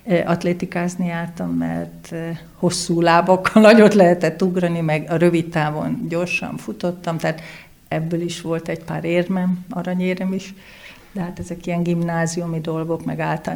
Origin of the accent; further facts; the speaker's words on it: Békéscsaba, Békés, Hungary; also born or lived in Transdanubia; majdnem Szegeden születtem, de aztán végül is elkerültünk a Dunántúlra, és ez Békés Csabán volt. Ez Békés Csabán volt, ott érettségiztem, és úgy jelentkeztem Szegedre.